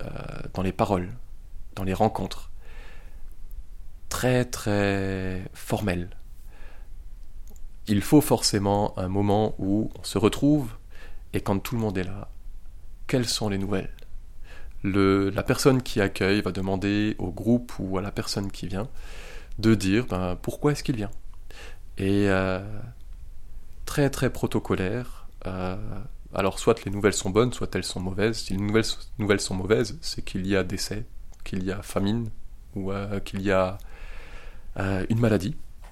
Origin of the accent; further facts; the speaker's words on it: Strasbourg, Grand East, France; moved away as an adult; now in Côte d'Ivoire; je viens de Strasbourg et je suis parti en Côte d'Ivoire.